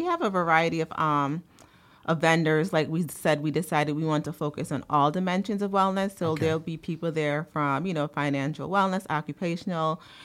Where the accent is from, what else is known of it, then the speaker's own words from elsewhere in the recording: Jamaica; as a Jamaican myself, I want to learn more about other, you know, cultures within the West Indies.